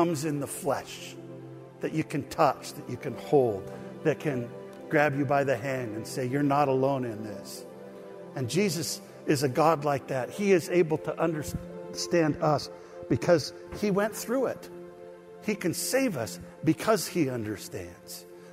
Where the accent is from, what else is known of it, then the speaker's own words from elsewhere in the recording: Vancouver, Washington, United States; You know where Amboy is? I grew up in Vancouver, so I knew.